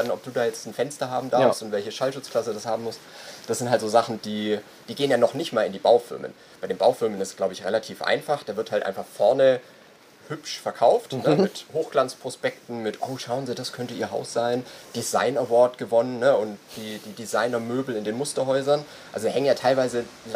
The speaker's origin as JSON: {"language": "German", "region": "Southern Germany", "country": "Germany", "said": "Aber ich komme auch aus dem Süden, von dem her."}